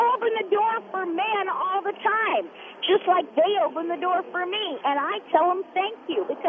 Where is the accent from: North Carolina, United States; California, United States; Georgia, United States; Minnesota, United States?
California, United States; Well, I'm a California native. I was raised in Northern California.